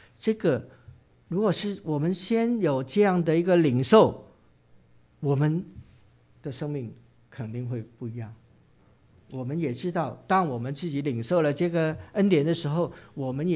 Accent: Guangdong, China; 因为啊在那个我们广东人来讲哈，送书呢，输跟输赢的输呢是同音的啊

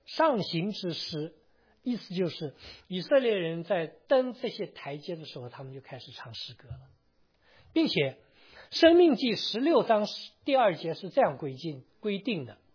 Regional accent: China; 这两天我们中国人又过年了，我们中国人过年比这个他们西人过得多哈。

